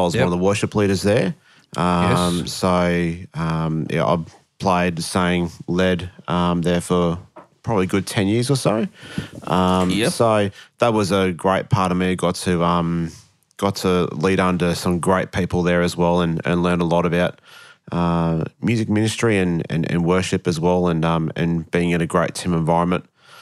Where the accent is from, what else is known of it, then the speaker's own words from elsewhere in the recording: Wollongong, New South Wales, Australia; born there; I was born in Wollongong in New South Wales